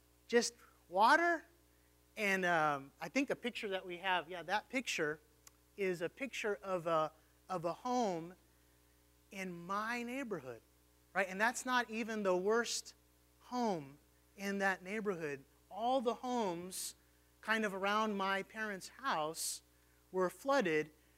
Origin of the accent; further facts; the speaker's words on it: Houston, Texas, United States; because, you know, I'm from Houston. That's where my parents live.